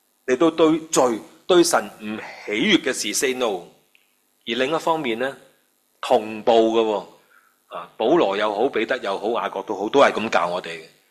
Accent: Hong Kong; 亿亿声嘅，我哋香港人好劲啊！

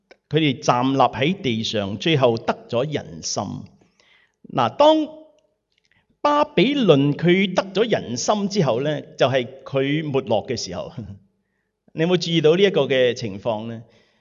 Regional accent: Guangdong, China; 特別我哋廣東人嚇，係咪啊？

